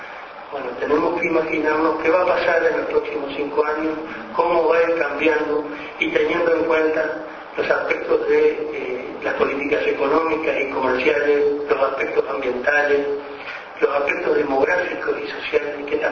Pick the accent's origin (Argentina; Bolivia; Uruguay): Uruguay; el desafío, como uruguayos, pero sobre todo cuando estamos en cargo de responsabilidad